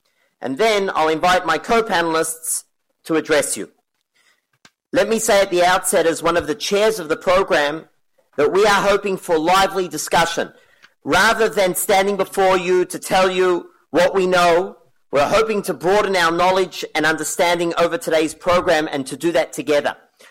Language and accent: English; Australia; now in Jerusalem, Israel; As you can hear, I don't have an accent. I'm originally from Australia.